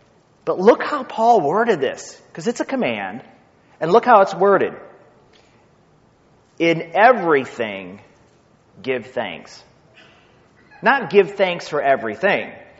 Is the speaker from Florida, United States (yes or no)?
no; New York, United States; accent: Yankee; now in Naples, United States; And I grew up in New York. I'm supposed to talk fast. You know how hard it was just to lose that accent? Every once in a while it comes out.